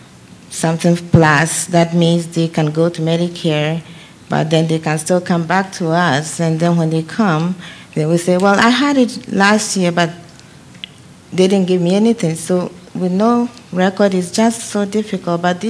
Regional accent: Bethesda, Maryland, United States; I'm from Bethesda.

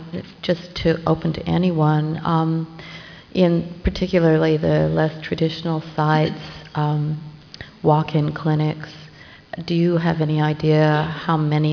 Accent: Utah, United States; from Utah.

